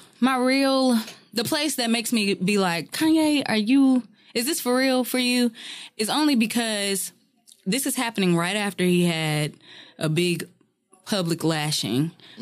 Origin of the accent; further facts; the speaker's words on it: Louisville, Kentucky, United States; Oh, we were saying where we're from? I'm from Louisville, Kentucky.